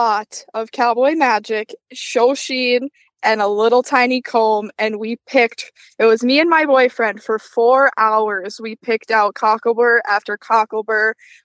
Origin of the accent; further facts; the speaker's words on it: Wisconsin, United States; Yeah, my little bit of my accent is coming out.